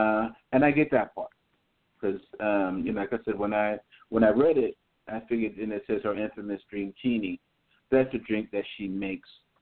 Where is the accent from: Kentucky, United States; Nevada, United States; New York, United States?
New York, United States; also born or lived in Fayette, Alabama, United States; I'm actually from Alabama, from Fayette, Alabama. You know, I grew up in New York, but I still rep to my state.